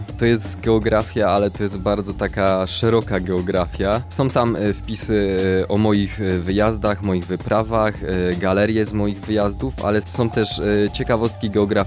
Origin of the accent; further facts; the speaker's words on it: Częstochowa, Silesian Voivodeship, Poland; Mam 26 lat, od urodzenia mieszkam w Częstochowie. Miałem krótką przerwę na mieszkanie w Poznaniu.